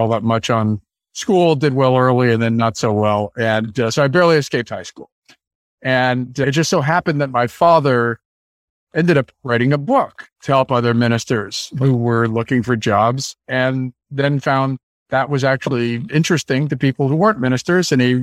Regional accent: San Francisco, California, United States; So I grew up in San Francisco.

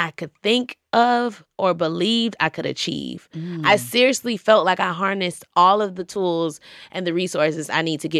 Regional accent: Georgia, United States; now in New York, United States; in New York it was originally like I'm from Georgia, so you open carry.

